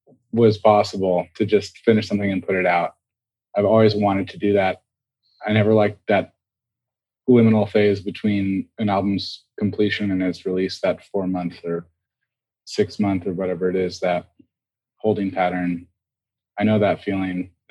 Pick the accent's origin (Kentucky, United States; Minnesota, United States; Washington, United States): Washington, United States; Seattle; They're all in LA now, but we're from Seattle.